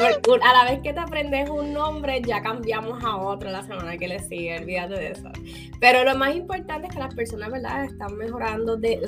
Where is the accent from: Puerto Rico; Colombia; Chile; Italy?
Puerto Rico; Sí, soy boricua, soy de acá, de Puerto Rico, of course.